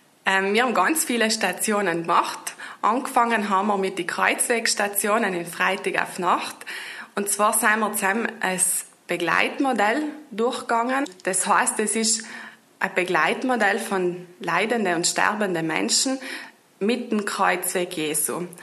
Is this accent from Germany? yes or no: no; Kurtatsch, Trentino-Alto Adige, Italy; ich bin aus Kurtatsch, bin 35 Jahre alt